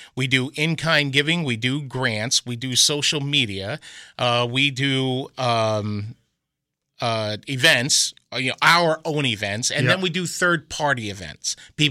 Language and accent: English; New Jersey, United States; I was born and raised in New Jersey.